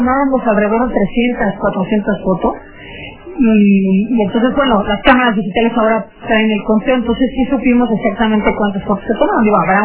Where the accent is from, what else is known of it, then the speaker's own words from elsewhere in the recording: Mexico; Yo no los conocía porque soy mexicana